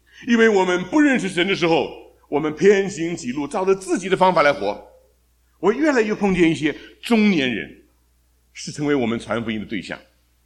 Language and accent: Chinese; China; 我们中国人可以这样讲哈，其实做中国人一样没有意思。